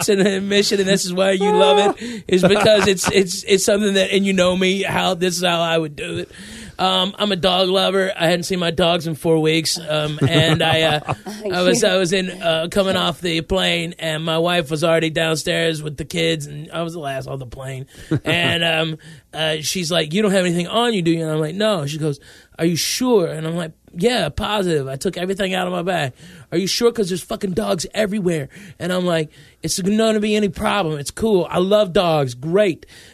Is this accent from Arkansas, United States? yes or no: yes; Arkansas, United States; also born or lived in Tennessee; I was born in Tennessee and raised in Arkansas, so I'm related to me.